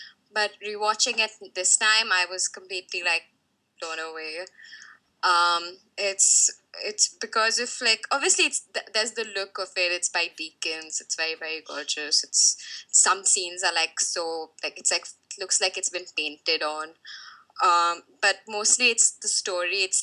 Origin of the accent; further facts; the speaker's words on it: India; from India and I run the blog Being Normal Jean